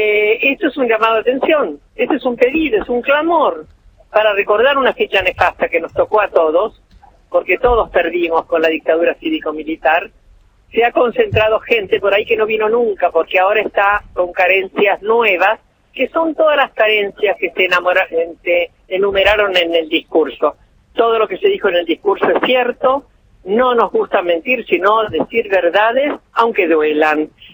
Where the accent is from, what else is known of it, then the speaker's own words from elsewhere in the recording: Argentina; somos parte de un país, no somos solo abuelas de Plaza de Mayo, somos argentinas y sufrimos por todo argentino que tiene carencia.